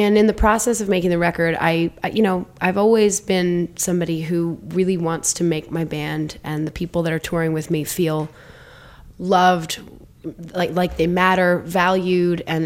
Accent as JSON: {"language": "English", "region": "Vermont", "country": "United States", "tie": "born or raised there", "said": "And I think growing up in the Mad River Valley in the Northeast, I had that experience because the town itself had just as much character as the ski mountains that I skied on."}